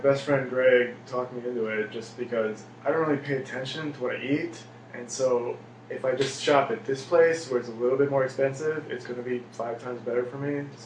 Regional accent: Kirkwood, Missouri, United States; I grew up in Kirkwood. I went to John Burroughs, an elite private high school.

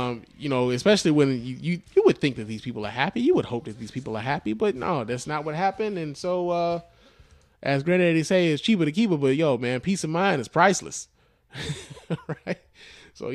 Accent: New York, United States; I told her she's from Philly, but I'm from New York.

